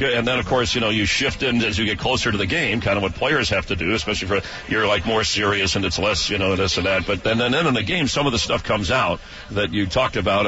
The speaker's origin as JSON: {"language": "English", "town": "Miami", "region": "Florida", "country": "United States", "tie": "born or raised there", "said": "growing up in Miami, by the way, a frustrated comic, always had an interest in comedy."}